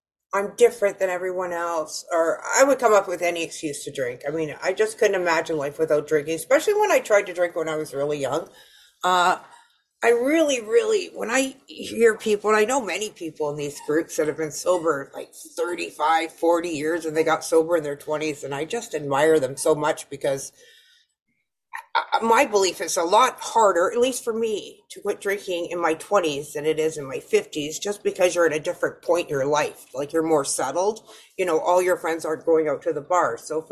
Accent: Fort Erie, Ontario, Canada; I'm an alcoholic from Fort Erie, Ontario, Canada.

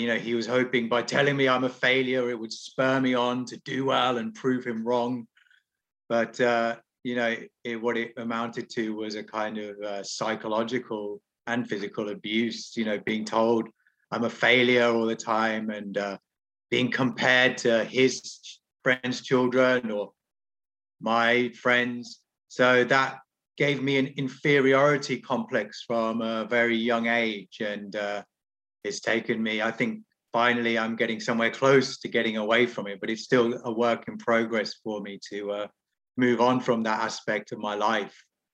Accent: England, United Kingdom; Firstly, I was the only kid of Indian origin. You know, I grew up in the English countryside, so I was the only kid in my school who wasn't white.

